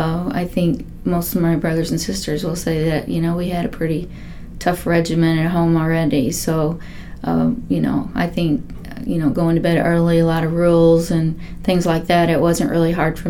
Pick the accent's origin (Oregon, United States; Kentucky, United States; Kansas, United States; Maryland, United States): Kentucky, United States; Louisville; Well, I grew up in Louisville, went to Seneca High School.